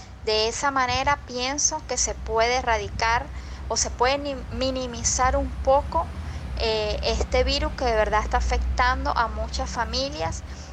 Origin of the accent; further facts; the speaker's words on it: Venezuela; soy médico venezolana